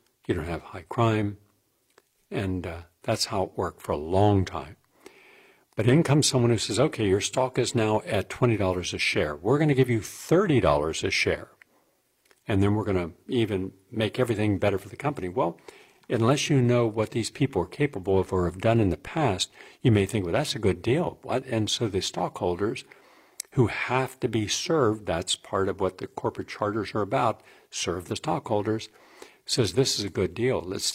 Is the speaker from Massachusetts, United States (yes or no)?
no; West Virginia, United States; That was certainly the case where I grew up in West Virginia. Most people worked at any one of 10 places.